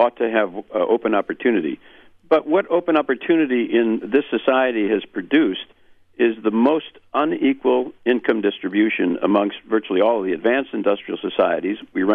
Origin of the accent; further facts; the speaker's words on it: Wisconsin, United States; Well, I'm from Wisconsin